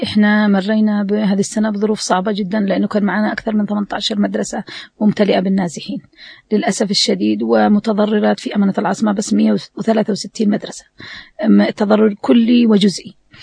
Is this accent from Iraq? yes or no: no; Yemen